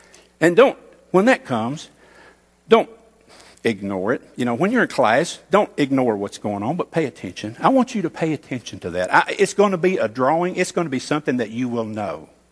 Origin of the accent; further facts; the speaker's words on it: the South, United States; we're all from the South, okay?